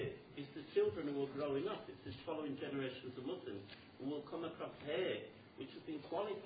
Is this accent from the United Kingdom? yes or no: yes; England, United Kingdom; I'm English by the way